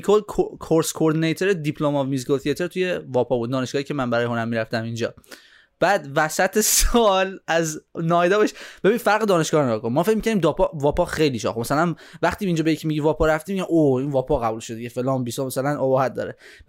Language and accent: Persian; Iran; now in Australia; میگم خب من از ایران بودم اومدم، ولی از ایران رفتم، ولی انگلیسی و آمریکایی یاد گرفتم، الان لحجه استرالیایی قاطی شده.